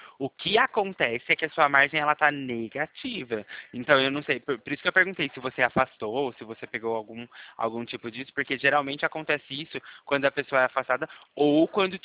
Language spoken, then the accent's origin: Portuguese; Limeira, São Paulo, Brazil; Sou daqui de Limeira.